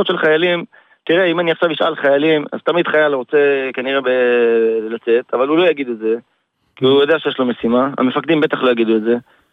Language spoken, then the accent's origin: Hebrew; Jerusalem, Jerusalem District, Israel; now in Rishon LeZion, Israel; מירושלים.